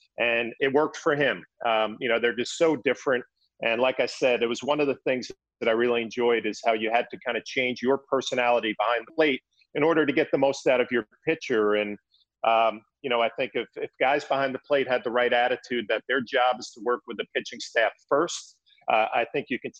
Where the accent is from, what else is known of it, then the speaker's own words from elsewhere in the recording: East Coast, United States; I think one of my greatest advantages coming up through the minor leagues was growing up on the East Coast, playing against all these kids from all over the country, California, Texas, Florida.